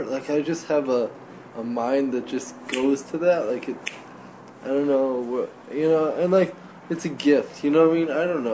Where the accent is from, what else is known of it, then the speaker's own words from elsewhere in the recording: St. Paul, Minnesota, United States; also born or lived in Cameroon; I grew up in St. Paul. I was actually born in Cameroon, West Africa.